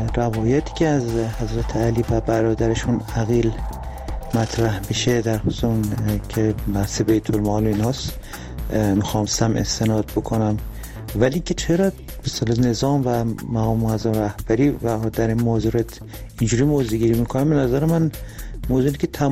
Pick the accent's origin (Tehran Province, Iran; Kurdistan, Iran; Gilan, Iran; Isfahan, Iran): Tehran Province, Iran; Tehran; از تهران هستم، درود بر شما.